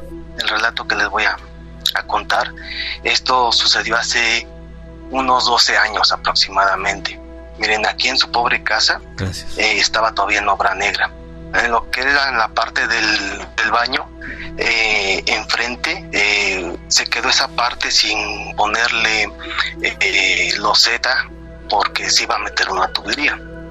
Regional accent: Tehuacán, Puebla, Mexico; Soy de la ciudad de Tehuacán, Puebla.

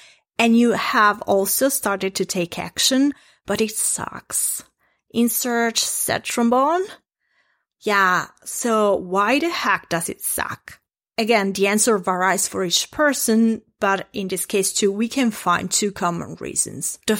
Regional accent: Italy; English is a second language; as I mentioned, I'm an impact coach and I'm from Italy.

